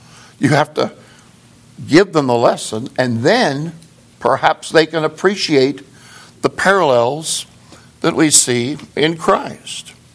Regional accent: California, United States; I grew up in California, near San Francisco.

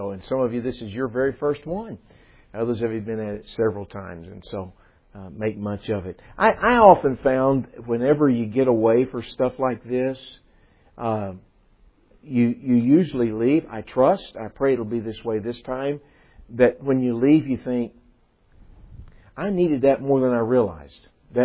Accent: Dallas, Texas, United States; also born or lived in Tampa / Flagstaff / Kansas City / Indianapolis; I grew up in Dallas, and I have lived in various parts of the country.

